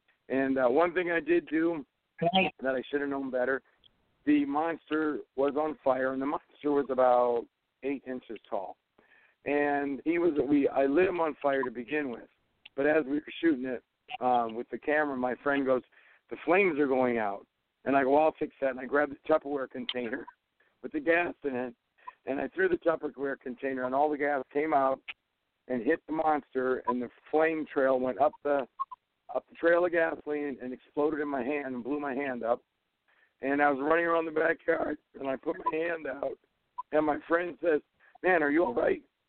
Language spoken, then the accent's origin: English; Spring Valley, Minnesota, United States; also born or lived in Owatonna; I was born in Owatonna, Minnesota in 1960. I grew up in Spring Valley, Minnesota, worshiping Batman.